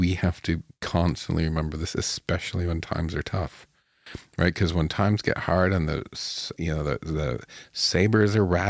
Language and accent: English; Canada; as a Canadian